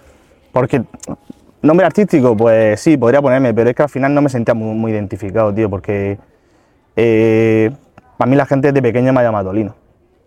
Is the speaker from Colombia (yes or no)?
yes; Cartagena, Bolívar, Colombia; Yo soy de Cartagena, nací en Cartagena.